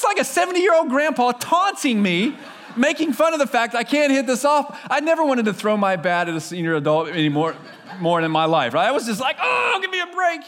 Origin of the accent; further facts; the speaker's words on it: Leesburg, United States; I grew up in Leesburg, and from a very young age, T-ball all the way through high school, played baseball.